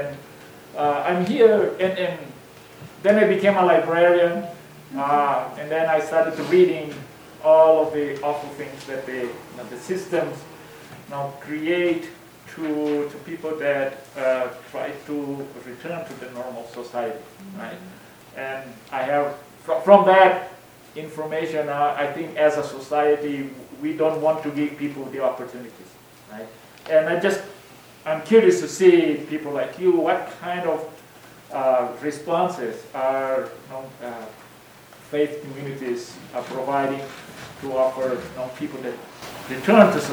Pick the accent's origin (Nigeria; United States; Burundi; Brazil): Brazil; I'm from Brazil